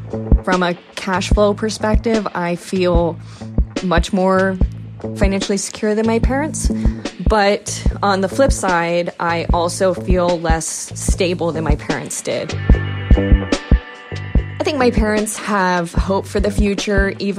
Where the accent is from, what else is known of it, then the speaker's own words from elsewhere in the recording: Livermore, California, United States; now in Alameda, United States; I grew up in Livermore, California, as an only child to two parents who were high school graduates.